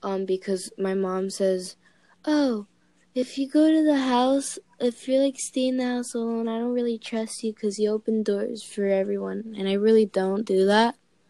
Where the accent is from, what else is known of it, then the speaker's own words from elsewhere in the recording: Puerto Rico; 'cause I'm from Puerto Rico